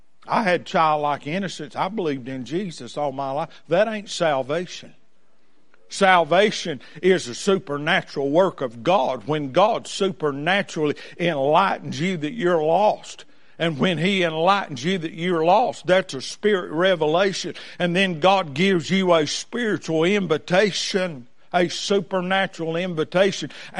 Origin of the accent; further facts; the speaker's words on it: Wilkes County, North Carolina, United States; See, I'm from Wilkes County, North Carolina.